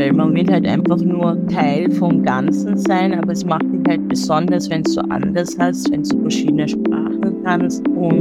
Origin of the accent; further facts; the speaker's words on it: Vienna, Austria; Ich bin in Wien geboren, aufgewachsen, aber ich habe halt nigerianischen Ursprung. Meine Mutter und mein Vater sind aus Nigeria